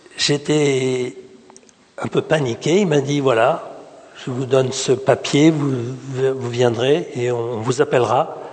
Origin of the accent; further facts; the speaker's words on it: France; accent: French; Je ne sais pas si elle était sensible au charme de mon accent français...